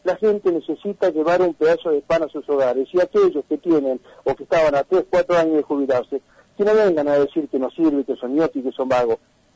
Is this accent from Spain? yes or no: no; Argentina; hoy somos todos santacruceños, somos todos argentinos